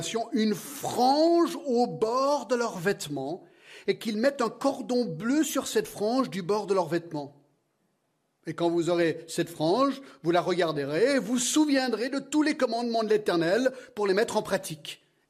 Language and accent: French; United States; surtout dans mon pays d'origine, les États-Unis